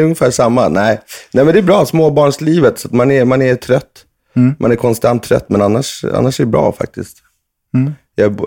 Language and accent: Swedish; Husby, Stockholm County, Sweden; Yes, född och uppväxt i Husby.